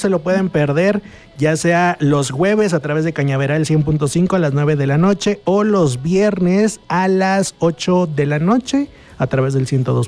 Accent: Mexico; O sea, hay una combinación extraña, pero que es parte también de nuestra naturaleza como mexicanos.

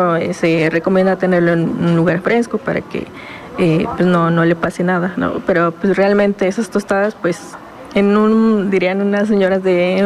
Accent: Mexico

